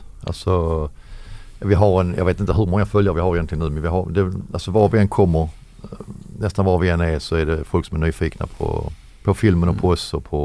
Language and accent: Swedish; Helsingborg, Skåne, Sweden; now in Lund, Sweden; Helsingborg ursprungligen. Ja. Jag har bott nu i Lund i många år.